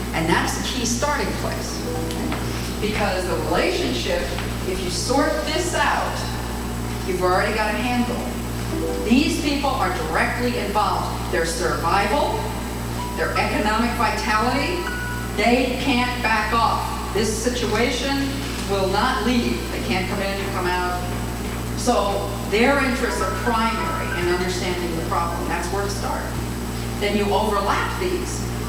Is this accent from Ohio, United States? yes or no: no; New York, United States; one of the reasons I love to read the New York Times isn't necessarily because I'm from New York, although that might be an addiction I picked up early on in life